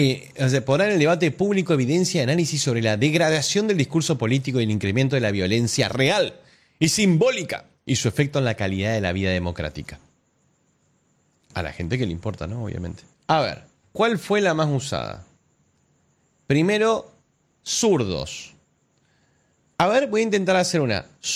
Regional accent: Argentina; somos muchos los argentinos que no pensamos como usted.

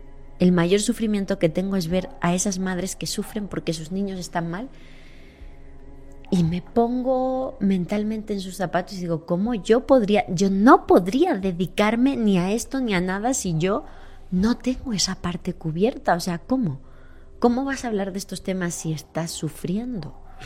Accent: Extremadura, Spain; en Extremadura, en mi tierra

